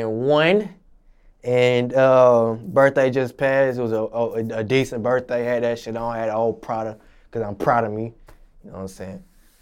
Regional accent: Augusta, Georgia, United States; I'm from Forest Brook Apartments. You know that's where the apartments at, you know what I'm saying? That will raise me. That's what made me the man I am today. You know, if you know you're from Augusta, you know, got Forest Brook right there

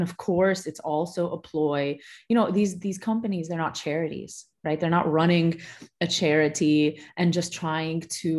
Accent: United States; I grew up, obviously, I think you can tell from my accent, I grew up in the US. I grew up also in a non-Muslim society.

